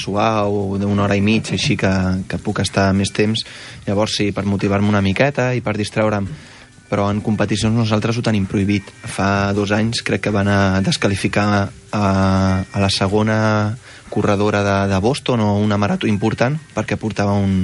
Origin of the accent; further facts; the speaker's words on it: Terrassa, Catalonia, Spain; jo sóc de Terrassa